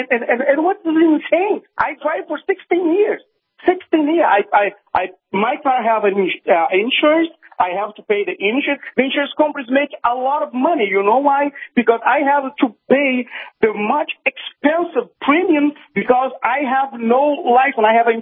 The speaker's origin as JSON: {"language": "English", "country": "Brazil", "said": "I'm originally from Brazil."}